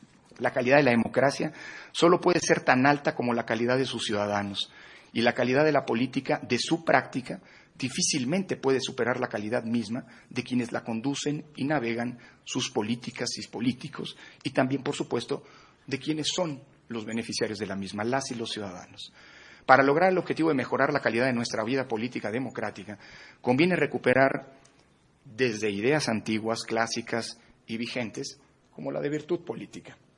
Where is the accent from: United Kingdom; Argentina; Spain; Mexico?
Mexico